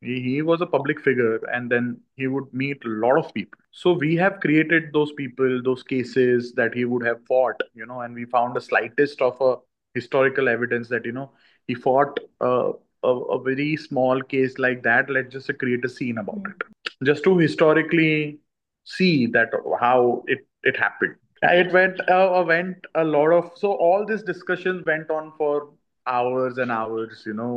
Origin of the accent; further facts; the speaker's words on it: Ahmedabad, Gujarat, India; English is a second language; because I'm from Ahmedabad. I'm not from Bombay, so it looked a little difficult for me at that particular moment.